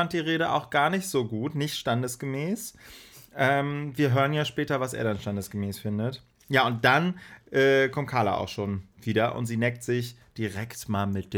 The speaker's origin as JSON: {"language": "German", "town": "Kempen", "region": "North Rhine-Westphalia", "country": "Germany", "tie": "born or raised there", "said": "Meine Heimatstadt, Kempen am Niederrhein, ne, ist so eine jute 36.000 Einwohnerstädtchen"}